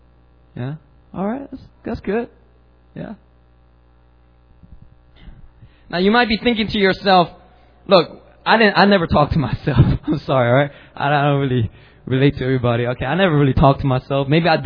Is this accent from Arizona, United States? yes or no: no; Philadelphia, Pennsylvania, United States; I grew up in Philadelphia, and you know, not many urban kids like poetry.